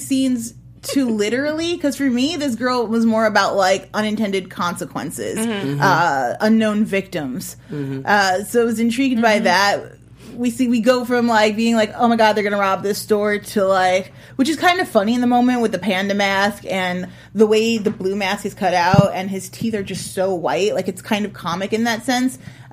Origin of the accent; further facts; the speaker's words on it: Chicago, Illinois, United States; I'm from the Midwest, but I have a lot of family in Atlanta. We visited yearly.